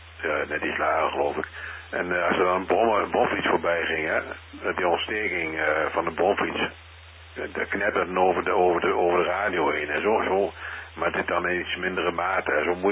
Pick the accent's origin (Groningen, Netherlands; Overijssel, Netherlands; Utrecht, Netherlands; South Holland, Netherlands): Overijssel, Netherlands; Zwolle; Ik kom natuurlijk uit Zwolle.